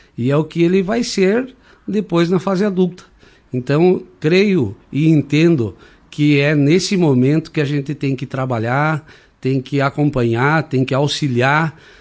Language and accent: Portuguese; Viamão, Rio Grande do Sul, Brazil; born there; also born or lived in Getúlio Vargas; eu sou natural de Getúlio Vargas. Muito cedo saí de lá, fomos morar com a família em Viamão. E ao final de 94, eu retornei para a região, Erechim